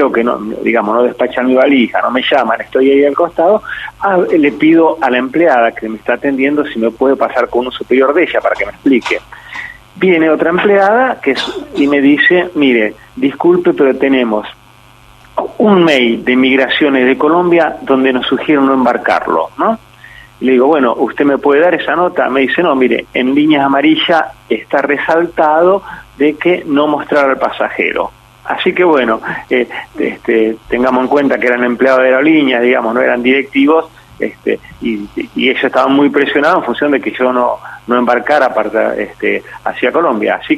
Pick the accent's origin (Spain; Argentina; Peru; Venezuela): Argentina; yo soy ciudadano argentino